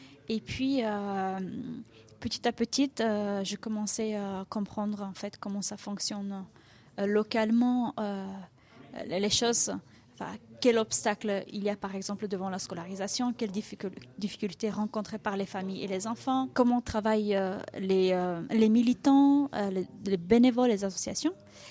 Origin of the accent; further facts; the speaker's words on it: Bulgaria; now in France; de Bulgarie. Et même dans mon pays d'origine, j'étais déjà concernée par les questions personnellement et par la suite professionnellement. Et avec mon arrivée en France